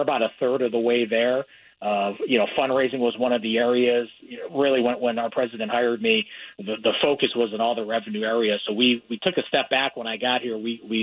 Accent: Midwest, United States; Well, I grew up in the Midwest, so if there's any, and I mean this in a complimentary way, Washington State feels like a Big Ten school.

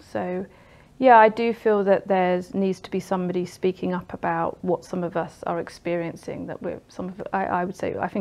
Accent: Catford, London, United Kingdom; also born or lived in New Cross / Bromley; So I've grown up always in kind of South London area. So I think I was born in New Cross, and I've always lived sort of in sort of Catford, Lewisham area. I lived in Bromley, and now I live in Alpington. It's just slightly outside of in Bromley area. But all my family have lived in London.

